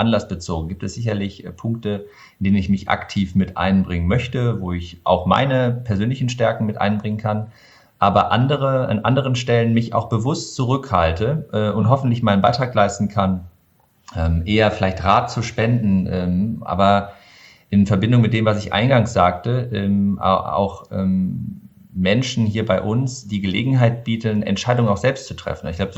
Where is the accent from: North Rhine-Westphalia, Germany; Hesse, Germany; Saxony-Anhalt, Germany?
North Rhine-Westphalia, Germany; Gummersbach; born there; Ich habe ja Handball gespielt, stamme ja gebürtig aus Gummersbach und habe das mit sehr, sehr viel Leidenschaft betrieben.